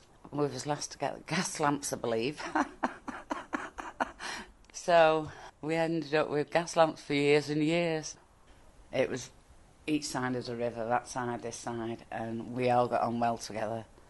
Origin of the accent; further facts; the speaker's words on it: Stockton Heath, North West England, United Kingdom; I come from Stockport Heath Mersey.